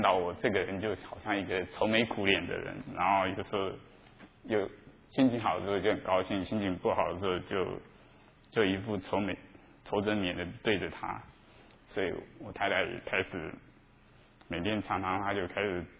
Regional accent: Taiwan; moved away as an adult; now in United States; 我是来自台湾，我是在美国拿到学位。

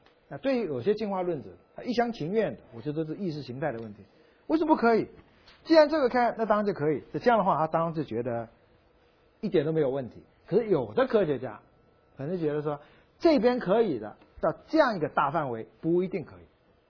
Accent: China; 被我们中国人找到了。

